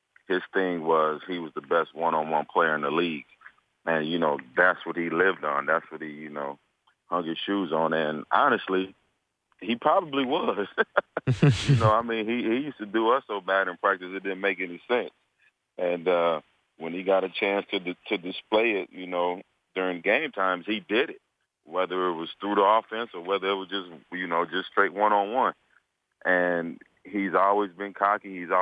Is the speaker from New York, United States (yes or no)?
no; Wisconsin, United States; and I'm from the Midwest area. You know, right by Chicago, 45 minutes from Chicago, but I'm from Wisconsin.